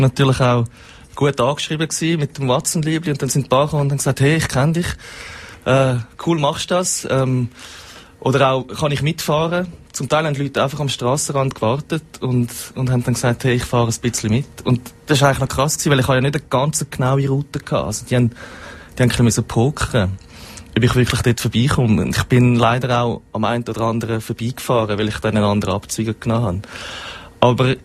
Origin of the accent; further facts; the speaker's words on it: Zurich, Switzerland; Ich bin Zürcher und noch nie gehört vorher.